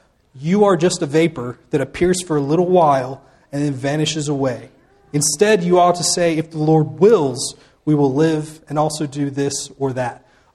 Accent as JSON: {"language": "English", "town": "Auburn", "region": "Alabama", "country": "United States", "tie": "born or raised there", "said": "I remember I grew up in Auburn, so I was around the college kids all the time"}